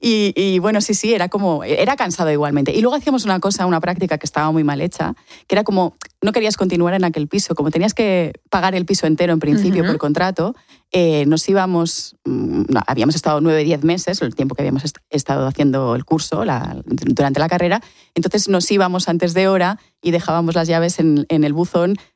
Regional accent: Balearic Islands, Spain; now in Barcelona, Spain; sobre todo cuando vives en Barcelona siendo de Mallorca, siempre me he preguntado yo de dónde soy. Soy mallorquina, soy barcelonesa, ¿de dónde soy?

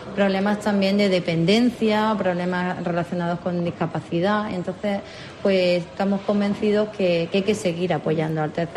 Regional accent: Pulpí, Andalusia, Spain; yo soy de Pulpí, entonces sí que es verdad que vengo todos los días a Almería

